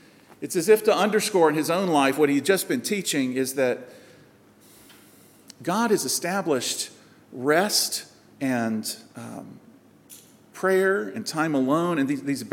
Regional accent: South Carolina, United States; growing up in South Carolina, Christianity, I guess, was so much a part of the culture

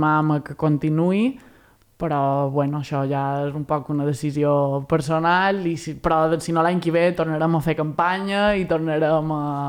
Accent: Palma, Balearic Islands, Spain; Jo som de Palma i a Palma ha arribat.

